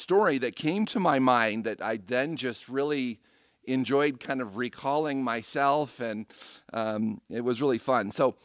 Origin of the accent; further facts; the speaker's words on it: Denver, Colorado, United States; Part of it is growing up in Denver, we didn't have a major league team.